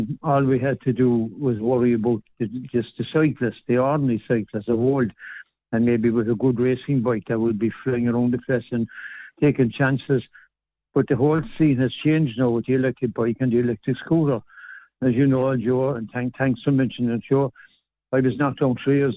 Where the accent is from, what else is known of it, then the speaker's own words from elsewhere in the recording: Cork, Munster, Ireland; born and bred in Cork City, that's all I'm worth.